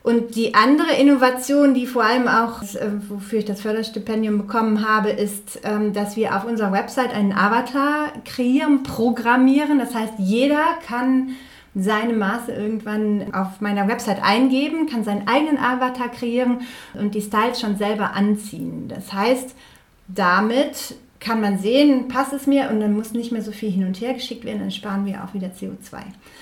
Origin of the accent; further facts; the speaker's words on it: Mönchengladbach, North Rhine-Westphalia, Germany; Ich komme aus Mönchengladbach, das ist der zweite Punkt. Mönchengladbach liegt mir sehr am Herzen.